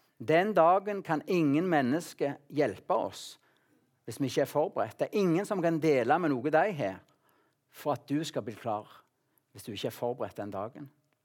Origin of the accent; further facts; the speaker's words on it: Salte, Rogaland, Norway; Hjemme på Salte, på gården der, så hadde vi leksikon, og vi hadde bibeleksikon.